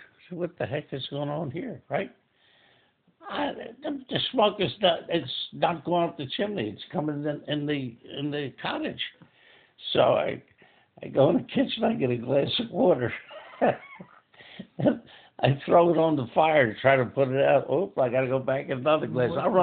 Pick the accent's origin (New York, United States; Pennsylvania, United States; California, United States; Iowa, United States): Pennsylvania, United States; Philadelphia; You got to understand, I'm from South Philadelphia. I don't know anything about camps and campfires and fireplaces.